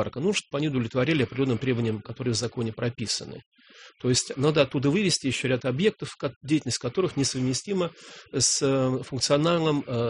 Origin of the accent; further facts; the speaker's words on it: Moscow, Russia; ну уж мы, наверное, москвичи лучше всего знают эту территорию, да, чем все остальные.